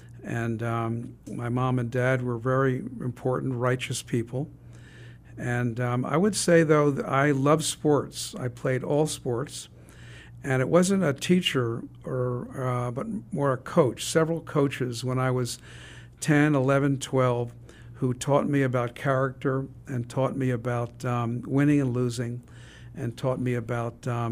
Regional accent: Philadelphia, Pennsylvania, United States; So I grew up in Philadelphia. I was born in 1944, and I had a very happy and loving family.

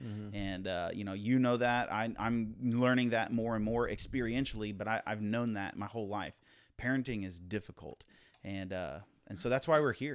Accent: Virginia, United States; also born or lived in Florida; I was born in Florida, but I grew up primarily in Virginia, and I came to Christ at a very young age.

